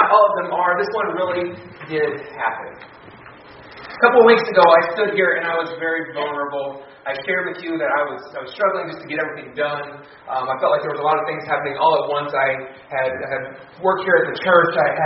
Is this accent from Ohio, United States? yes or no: yes; Ohio, United States; My wife grew up in Nebraska. I grew up in Ohio.